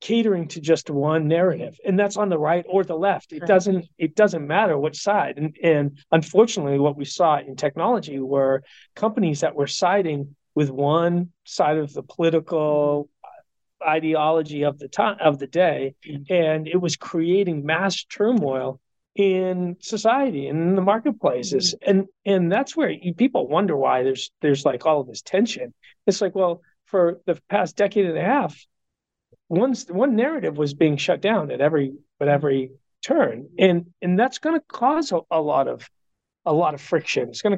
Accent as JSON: {"language": "English", "region": "New Hampshire", "country": "United States", "tie": "born or raised there", "also_born_or_lived": "Virginia / Massachusetts", "said": "moved from Virginia, where I'd been stationed, back up to Massachusetts to be closer to family. I grew up in New Hampshire, and my wife's family was from Massachusetts."}